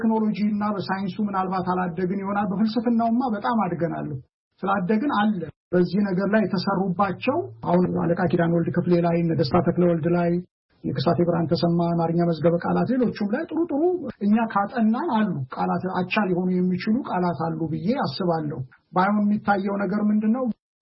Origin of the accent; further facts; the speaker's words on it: Addis Ababa, Ethiopia; እኔ ወልጄ ያደኩት አዲስ አበባ ነው የአማርኛ ቋንቋዬ ነው ብዬ ነው ማምነው። ሌሎችንም ቋንቋዎች ግዕዝም ቋንቋዬ ነው ብዬ ነው ማምነው። ግዕዝም ብዙ ገብቼ ባልሄድም ተምሬያለሁ፣ አማርኛም ተምሬያለሁ። ሌሎችንም አንዳንድ ቋንቋዎችን የአገር ቤት የሚነገሩ ቋንቋዎች አውቃለሁ።